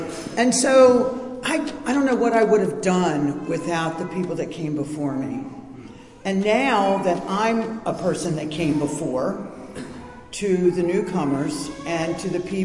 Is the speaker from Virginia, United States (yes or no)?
no; Baltimore, Maryland, United States; And I grew up in Baltimore, Parkville area. Good family.